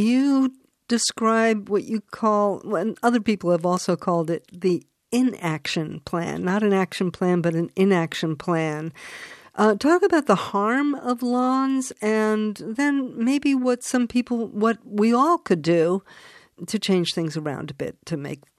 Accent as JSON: {"language": "English", "town": "East Hampton", "region": "New York", "country": "United States", "tie": "born or raised there", "said": "My hometown here, in East Hampton, New York, is about to put in new street lights."}